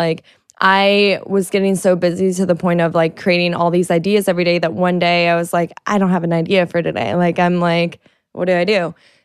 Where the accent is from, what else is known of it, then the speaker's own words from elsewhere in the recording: Florida, United States; I know. And I'm from Florida. So the Keys got hit really bad also.